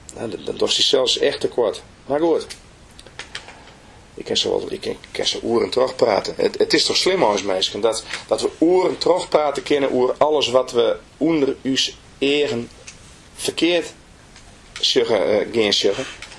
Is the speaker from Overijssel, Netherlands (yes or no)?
no; Friesland, Netherlands; Dan kom ik uit Friesland, ik kom uit Nederland